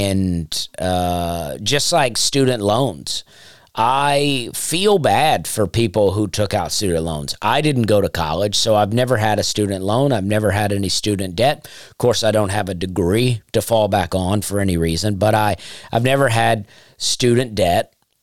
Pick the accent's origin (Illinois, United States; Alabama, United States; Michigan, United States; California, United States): Alabama, United States; Opelika; And then you cross over to Opelika, my hometown, and you instantly can notice the difference.